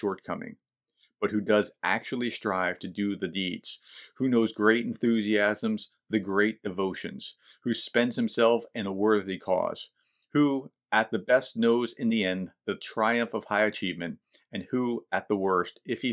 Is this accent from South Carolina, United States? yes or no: yes; North Charleston, South Carolina, United States; Senator Scott is from my hometown here of North Charleston, South Carolina.